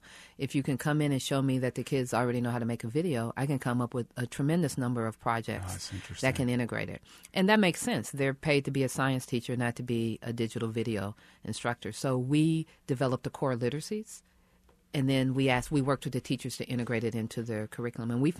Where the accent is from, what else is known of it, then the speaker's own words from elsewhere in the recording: Kansas City, Missouri, United States; growing up in Kansas City, we spent a lot of time at the school.